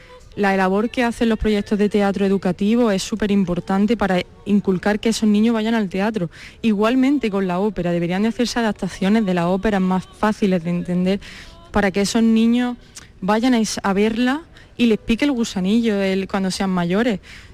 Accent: Jaén, Andalusia, Spain; los que somos de Jaén nos duele mucho no poder cantar en nuestra tierra.

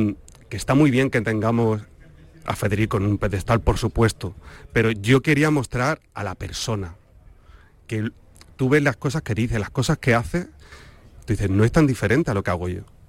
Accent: Andalusia, Spain; now in Madrid, Spain; Yo, aunque soy actor andaluz, vivo en Madrid

